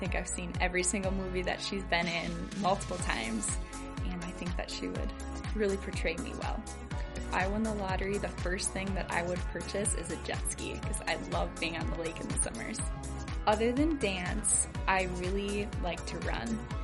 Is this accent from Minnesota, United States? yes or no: yes; Minnesota, United States; I'm from Matamidi, Minnesota, and it's my rookie season.